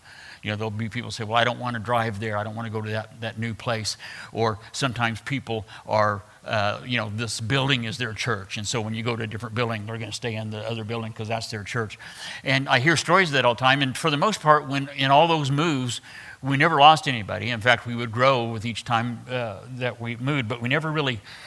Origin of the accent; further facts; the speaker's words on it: Wichita, Kansas, United States; I just kind of expected them to accept me the way that my people in Wichita accepted me